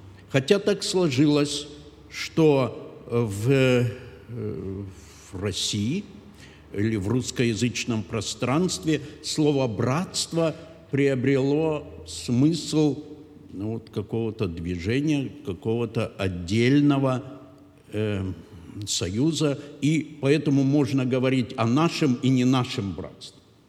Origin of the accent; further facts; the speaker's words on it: Germany; Russian is a second language; я из Германии, и я братский меннонит.